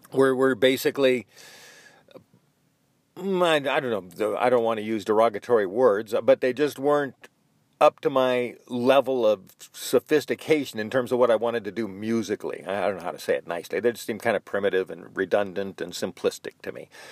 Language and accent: English; California, United States; and I was from California, and I was quick